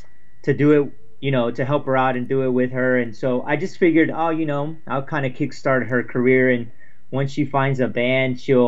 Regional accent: Texas, United States; No. I mean, I was born and raised in Texas.

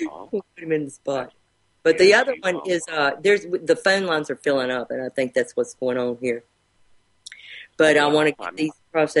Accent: North Carolina, United States; like say you're from New York and I'm from North Carolina

